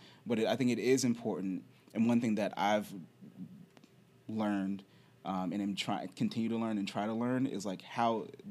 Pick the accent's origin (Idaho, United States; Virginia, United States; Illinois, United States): Virginia, United States; Charlotte; So I grew up in Charlotte, Virginia. and there's just, like, there are not that many people of color there.